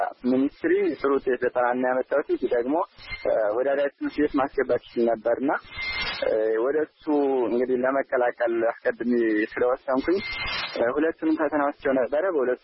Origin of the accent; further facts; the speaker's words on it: Amhara, Ethiopia; born there; ምዕራብ ጎጃም ዞን ሰከላ ወረዳ ነው የተወለድኩት። ገጠራማ ክፍል ነው።